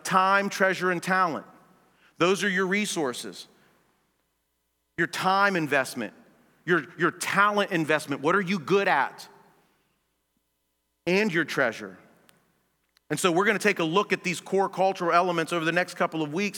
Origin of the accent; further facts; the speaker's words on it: North Braddock, Pennsylvania, United States; I grew up in North Braddock, down closer to Braddock